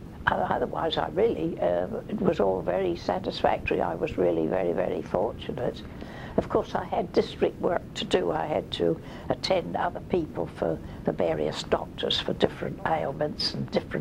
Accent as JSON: {"language": "English", "town": "Portsmouth", "region": "South East England", "country": "United Kingdom", "tie": "born there", "said": "I was born in Portsmouth in 1908"}